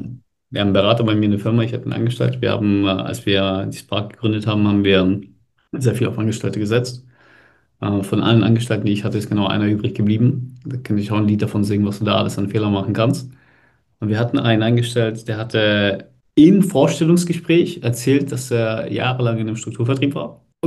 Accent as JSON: {"language": "German", "region": "Baden-Württemberg", "country": "Germany", "said": "Ich komme aus der Stuttgarter Gegend."}